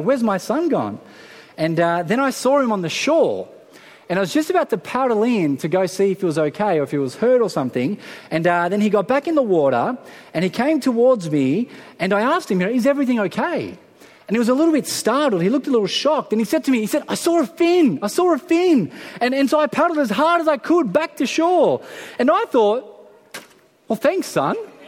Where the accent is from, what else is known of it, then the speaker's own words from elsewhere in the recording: France; I'm French. I was born in France.